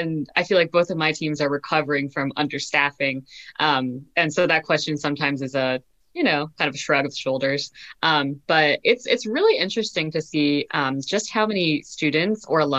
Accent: Pennsylvania, United States; I've stayed around the Philly area, Philly suburbs my entire life since I'm from the Philly suburbs.

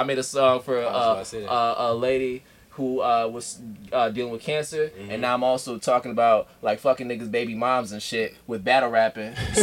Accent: New York, United States; I'm a New York rapper, guys. I was born in New York. I was raised there for a majority of my life.

